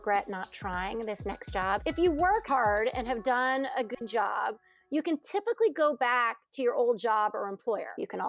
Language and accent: English; West Coast, United States; He's also from the East Coast and I'm from the West Coast.